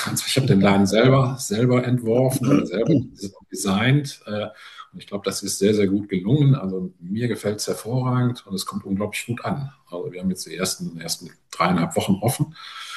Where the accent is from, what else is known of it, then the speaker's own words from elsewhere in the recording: Düsseldorf, North Rhine-Westphalia, Germany; ich komme aus Düsseldorf